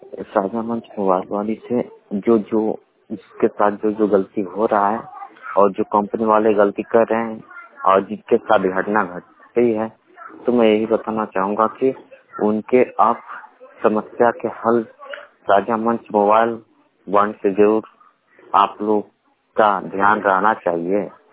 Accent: Bihar, India; now in Delhi, India; और मैं दिल्ली से बात कर रहा हूँ, नजफ़पुर से। और इस तो मैं बिहार के रहने वाला हूँ

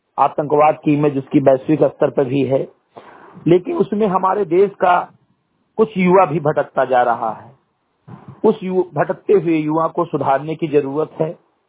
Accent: Uttar Pradesh, India; ग्राम सभा से मेरी घटही विकासखंड मेनपुरवा जनपद बहराइच का मूल निवासी हूं

